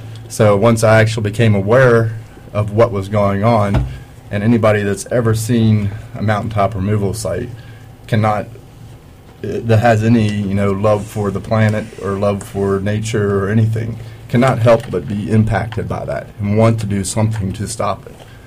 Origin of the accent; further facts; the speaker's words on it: West Virginia, United States; So, I grew up in West Virginia, going fishing, going to the mountains and hiking, camping, enjoying the state